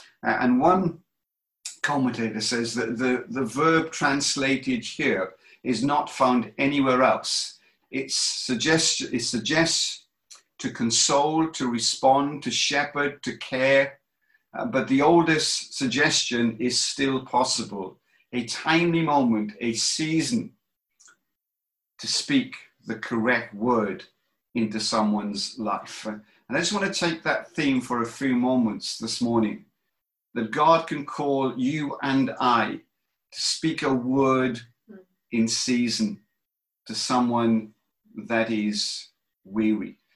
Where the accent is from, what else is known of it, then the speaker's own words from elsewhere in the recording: United Kingdom; or I say partly because we're all British